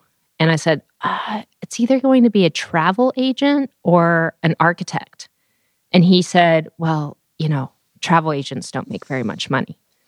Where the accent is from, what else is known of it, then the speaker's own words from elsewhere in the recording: Wyoming, United States; So I'm originally from Wyoming. Both my mother and father's side of the family immigrated to the U.S. and homesteaded in Wyoming.